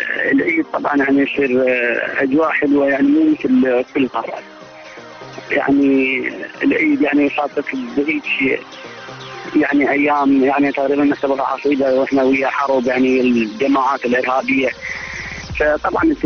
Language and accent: Arabic; Iraq; يعني احنا كنا عراقيين ان شاء الله ما كفروا ايد واحده ضد التنظيمات الارهابيه